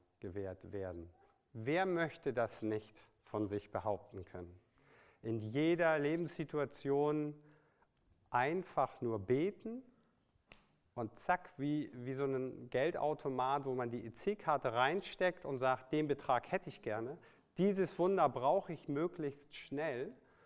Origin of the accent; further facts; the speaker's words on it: Hamburg, Germany; Ich komme ja auch aus Hamburg, einige kommen aus großen Städten